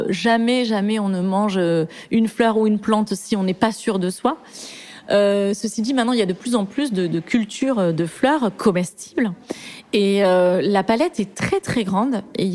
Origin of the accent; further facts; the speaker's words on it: Toulouse, Occitanie, France; moi, j'ai grandi à Toulouse, dans une maison avec un jardin.